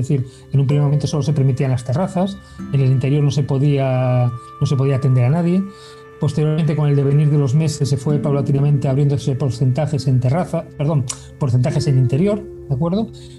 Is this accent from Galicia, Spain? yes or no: yes; Galicia, Spain; y yo siendo gallego